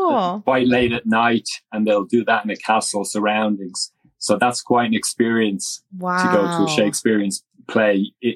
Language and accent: English; Ireland; born there; I was born in 1973 in Ireland